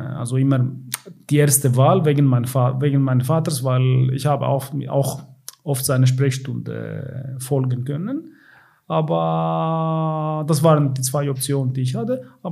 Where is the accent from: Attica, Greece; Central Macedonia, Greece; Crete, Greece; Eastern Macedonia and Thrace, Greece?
Central Macedonia, Greece; Thessaloniki; German is a second language; Mein Vater war in Griechenland Kardiologe, Chefarzt für Kardiologie in Thessaloniki, in meiner Heimatstadt.